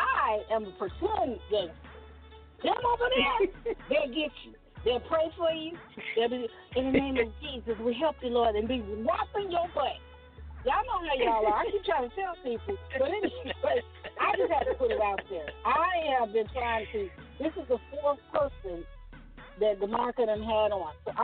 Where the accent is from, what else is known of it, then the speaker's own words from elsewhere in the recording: Gary, Indiana, United States; Because I'm from Gary, Indiana. Originally.